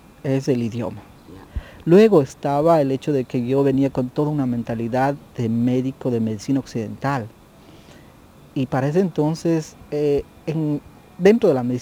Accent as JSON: {"language": "Spanish", "country": "Ecuador", "said": "en mi país, en Ecuador específicamente"}